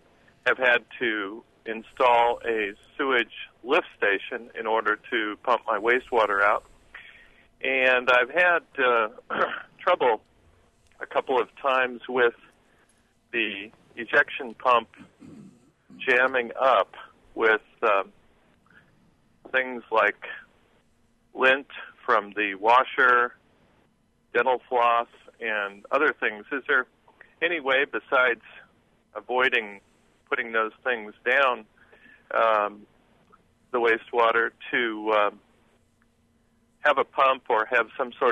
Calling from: Champaign, Illinois, United States; Yes, I'm calling from Champaign

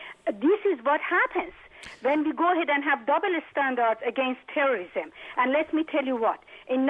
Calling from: Champaign, Illinois, United States; I am calling from Champaign

